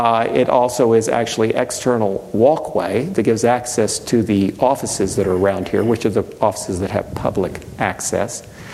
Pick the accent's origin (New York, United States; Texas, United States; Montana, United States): Texas, United States; And I grew up near Houston, so it's been a real privilege to go back.